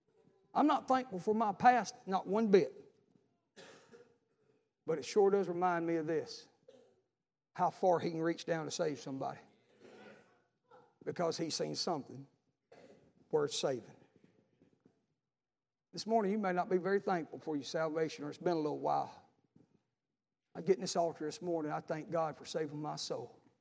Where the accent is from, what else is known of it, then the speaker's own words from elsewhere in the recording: Detroit, Michigan, United States; You can tell I'm from Detroit.